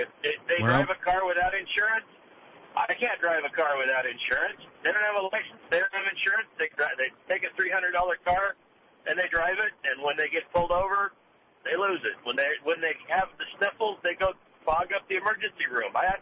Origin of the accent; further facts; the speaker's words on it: California, United States; When I was the youngster growing up in Southern California, all the gardeners were Japanese because that's what they could do.